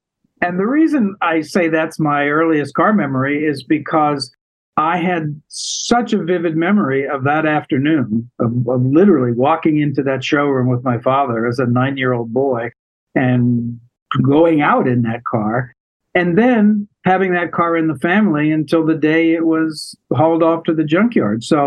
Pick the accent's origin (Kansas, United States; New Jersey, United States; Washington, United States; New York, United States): Kansas, United States; Oh, I grew up in the Midwest, Kansas. Kansas like tornado Kansas